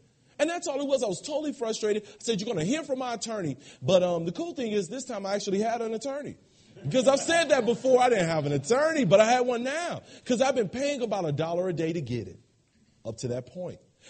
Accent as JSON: {"language": "English", "town": "Chicago", "region": "Illinois", "country": "United States", "moved": "yes", "lives_now": "Arizona, United States", "said": "I am from Arizona, but I'm originally from Chicago."}